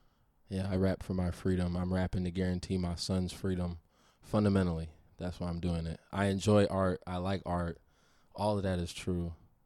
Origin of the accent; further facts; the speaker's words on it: Chicago, Illinois, United States; moved away; also born or lived in Maine / New Hampshire; I was born in Chicago. My family's from Chicago. I'm originally from Chicago.